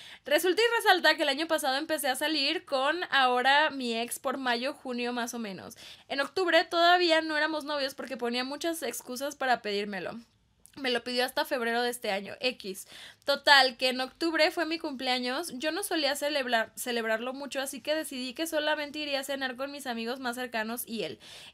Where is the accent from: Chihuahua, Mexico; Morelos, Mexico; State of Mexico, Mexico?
Chihuahua, Mexico; Parral; mi paisana Ando porque yo también soy de Parral.